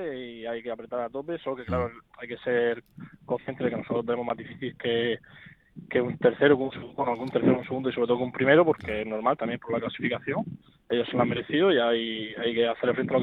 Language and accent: Spanish; Region of Murcia, Spain; igualmente con Murcia, con el escudo, llevamos, soy murcianista, hasta lo que más llevo en el corazón es mi tierra, ¿sabes?